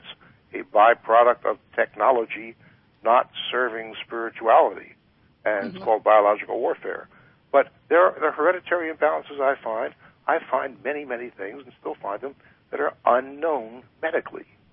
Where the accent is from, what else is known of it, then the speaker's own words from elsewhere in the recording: Philadelphia, Pennsylvania, United States; I was brought up right there in Philadelphia